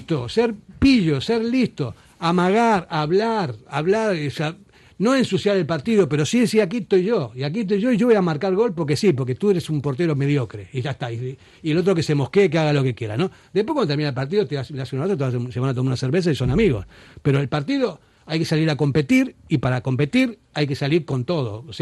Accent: Argentina; Yo soy argentino.

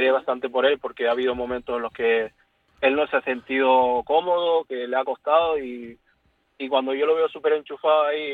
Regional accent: Canary Islands, Spain; yo vengo de las Islas Canarias, yo no estoy acostumbrado a estar 9, 8 horas en bus

